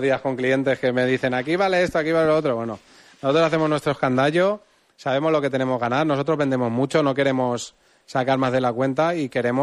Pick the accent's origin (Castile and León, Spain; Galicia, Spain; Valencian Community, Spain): Valencian Community, Spain; Albal; nosotros somos muy valencianos, que metemos sabores de la tierra, sabores de mi pueblo, que es Albal